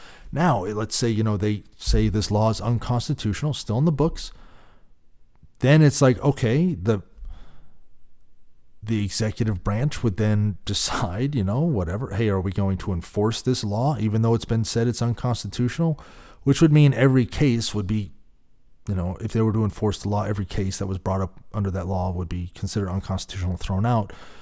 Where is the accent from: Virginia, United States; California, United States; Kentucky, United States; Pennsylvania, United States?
California, United States; for those of us that are from California, we've seen her for a while, and I'm from the Bay Area originally.